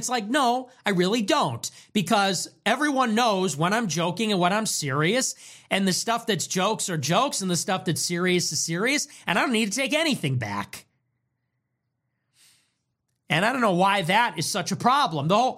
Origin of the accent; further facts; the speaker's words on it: United States; I'm American.